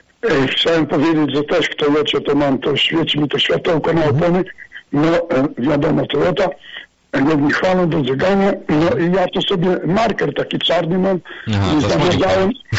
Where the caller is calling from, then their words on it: United States; To jest takie potrzebne tutaj u nas w Stanach Zjednoczonych.